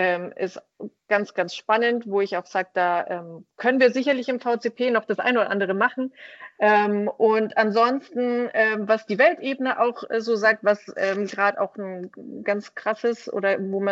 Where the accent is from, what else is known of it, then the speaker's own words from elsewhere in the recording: Bavaria, Germany; heimatlich komme ich aus dem Landesverband Bayern und war da zuvor als Landesvorsitzende tätig